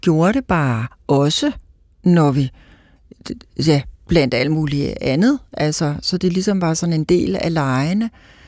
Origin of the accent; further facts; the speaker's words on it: Kolding, Region of Southern Denmark, Denmark; vi kommer fra Koldingegnen.